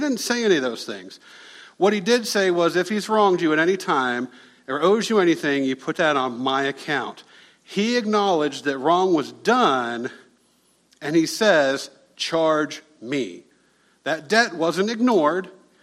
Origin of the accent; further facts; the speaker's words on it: Whipple, Ohio, United States; I grew up in Ohio, a little town called Whipple, Ohio.